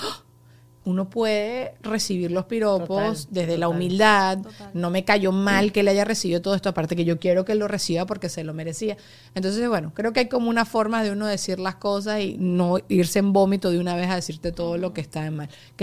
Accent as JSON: {"language": "Spanish", "country": "Venezuela", "said": "cambió la radio en mi país"}